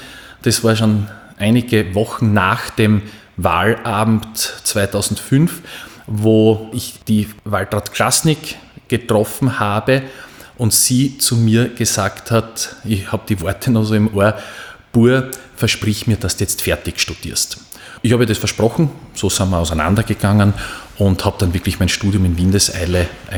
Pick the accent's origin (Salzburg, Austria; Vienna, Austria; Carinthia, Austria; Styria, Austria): Styria, Austria; Hitzendorf; in Hitzendorf, wo ich herkomme, das ist meine Heimatgemeinde Hitzendorf in Graz Umgebung